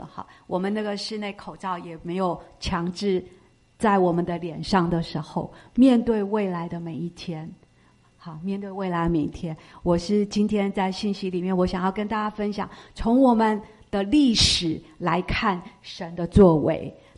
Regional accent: California, United States; 你知道，我来自加州，加州除了冬天以外，就是Golden State

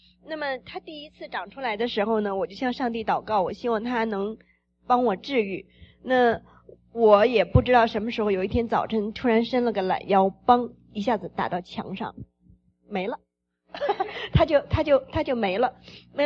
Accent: China; moved away as an adult; now in United States; 之后呢，我从中国来了美国

